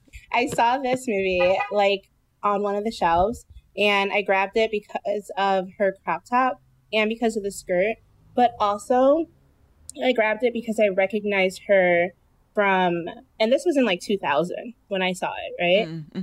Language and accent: English; Detroit, Michigan, United States; I'm from Detroit.